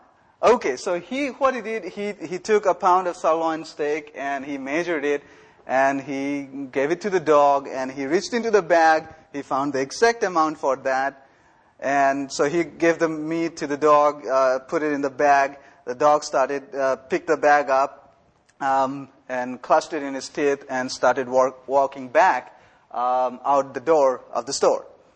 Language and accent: English; India; moved away as an adult; now in United States; I'm from India, When I came to the United States